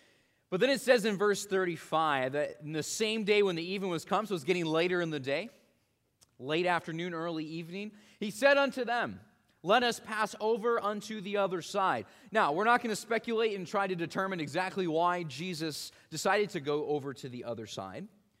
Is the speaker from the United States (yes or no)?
yes; Midwest, United States; now in Tri-Cities, United States; it made me think back to my time growing up in the Midwest when we actually had storms. One of the blessings of living here in the Tri-Cities in Southeast Washington is that we really don't have storms.